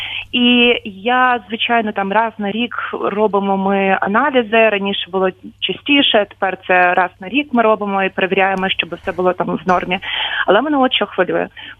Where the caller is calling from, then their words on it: Kyiv, Ukraine; і я з Києва.